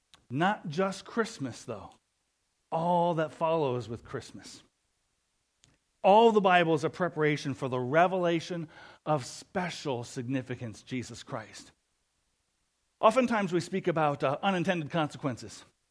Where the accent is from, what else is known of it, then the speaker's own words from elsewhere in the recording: Denver, Colorado, United States; also born or lived in Castle Rock; But loved growing up in Denver.